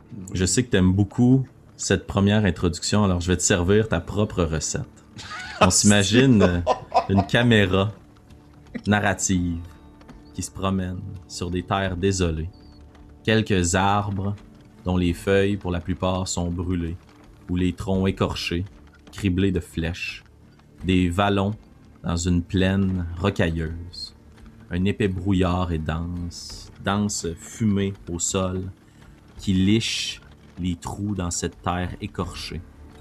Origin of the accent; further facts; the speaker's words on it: Shawinigan, Quebec, Canada; une entreprise de chez nous à Shawinigan, en Mauricie